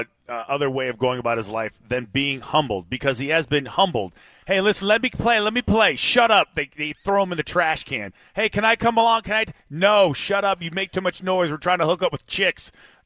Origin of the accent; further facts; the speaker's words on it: California, United States; also born or lived in Colorado / Seattle; I grew up in Southern California.